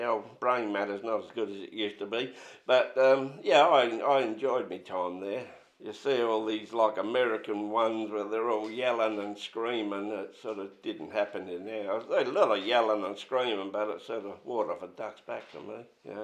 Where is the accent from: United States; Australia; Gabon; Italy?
Australia; Seacombe Gardens, South Australia; also born or lived in Port Adelaide; I was born in Largs Bay Hospital, but that's gone now. And we lived in Port Adelaide for a little while down in Exeter. And then my parents, Dad got a house up in Seacombe Gardens, brand new.